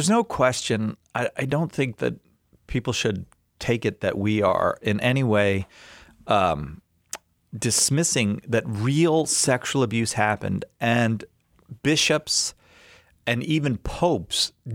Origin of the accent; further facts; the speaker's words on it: United States; And I say this as an American whose our court system fails constantly.